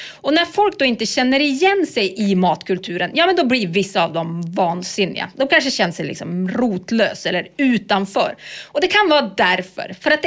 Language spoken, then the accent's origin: Swedish; Lycksele, Västerbotten County, Sweden; Lycksele, mina hemtrakter